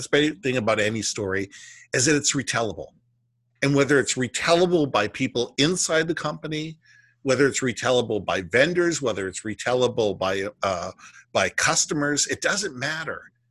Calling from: Vancouver, British Columbia, Canada; I'm calling in from Vancouver, Canada.

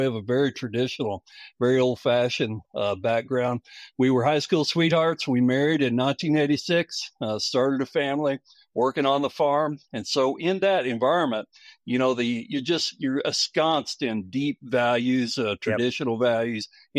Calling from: Abilene, Texas, United States; Abilene, Texas, right in the heart of Texas, west of Dallas, about 3 hours.

